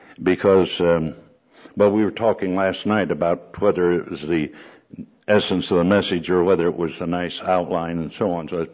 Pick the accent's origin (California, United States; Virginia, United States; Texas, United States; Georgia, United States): California, United States; Whittier; in Whittier High School, I was born in Whittier, June 30th, 1912. And I went to school with Richard Nixon.